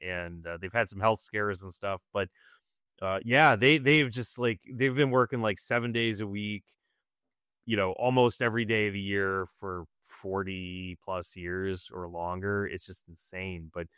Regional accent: Sayreville, New Jersey, United States; also born or lived in New York City; So I grew up, I'm originally from New York City, but grew up in Sayreville, New Jersey, which is kind of just across from Staten Island, New York

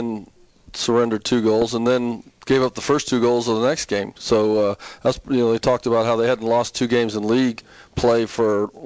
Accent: Colorado, United States; growing up in Colorado, we didn't have a team. So I was a big Dodgers fan

